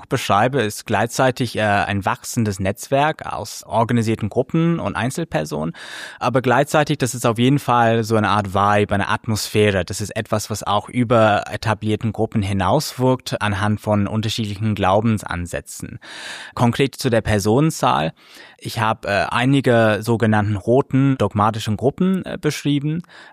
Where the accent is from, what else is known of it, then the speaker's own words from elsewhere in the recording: United Kingdom; German is a second language; Aber ich bin ja Brite